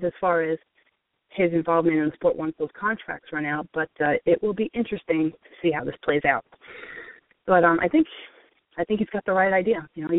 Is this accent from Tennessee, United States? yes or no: no; Brooklyn, New York, United States; now in Staten Island, United States; back in the day when I was just … from Brooklyn living on Staten Island